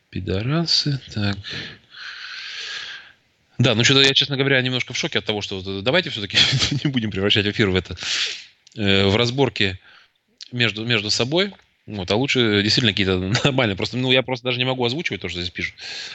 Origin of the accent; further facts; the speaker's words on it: Severodvinsk, Arkhangelsk Oblast, Russia; Я сам родом из Северодвинска, прожил там довольно много времени. Поэтому паспорт я должен получать в Архангельске.